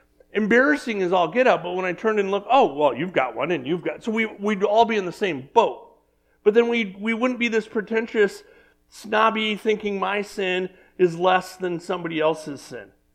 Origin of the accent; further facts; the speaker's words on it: California, United States; I have a lot of friends when I grew up in California that were Catholic, you know.